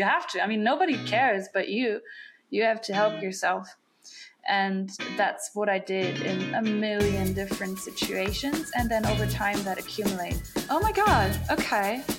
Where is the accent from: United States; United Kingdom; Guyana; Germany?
Germany; moved away as an adult; I grew up in Germany. Then I left Germany at 18 years old.